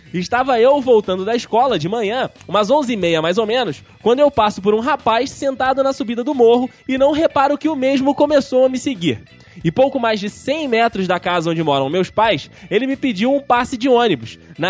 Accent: Cachoeiro de Itapemirim, Espírito Santo, Brazil; born there; now in Vila Velha, Brazil; Apesar de morar atualmente em Vila Velha, eu sou nascido em Cachoeiro de Itapemirim e, mesmo sendo uma cidade menor que a primeira, tem o mesmo tamanho que Petrópolis.

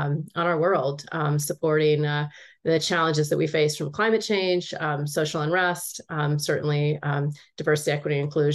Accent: Oregon, United States; I was raised in Oregon

